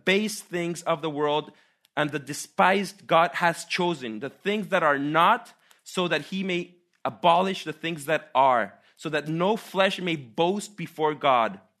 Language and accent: English; Costa Rica; So all my kids and wife have the Swiss passport. Not myself. I come from the Swiss of Central America. That's how they call Costa Rica.